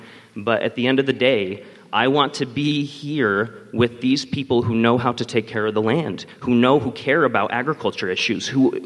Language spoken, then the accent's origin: English; United States; now in Montana, United States; But every time I said I was from Montana, they said, "Oh, that's kind of cool. I know some people from Montana."